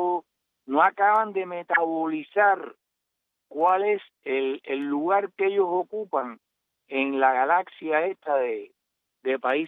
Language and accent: Spanish; Cuba; nosotros como cubanos